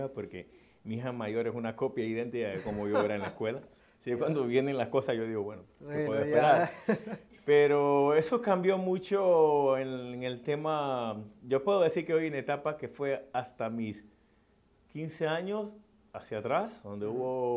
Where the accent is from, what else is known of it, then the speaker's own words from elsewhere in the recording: Honduras; yo soy nativo, de Honduras.